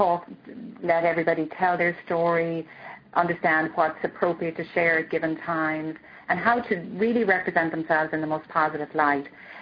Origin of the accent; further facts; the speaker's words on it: Ireland; I'm from Ireland, and that's my forte